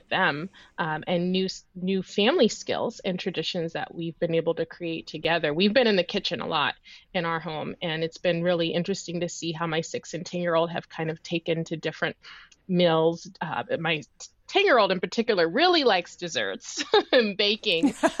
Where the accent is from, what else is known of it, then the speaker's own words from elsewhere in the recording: Columbus, Ohio, United States; Growing up, I grew up in Columbus, Ohio, and I'm the eldest of 4.